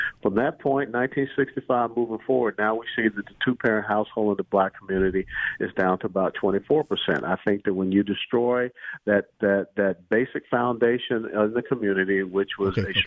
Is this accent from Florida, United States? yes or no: yes; Florida, United States; even though I was, you know, a conservative and I was from Florida.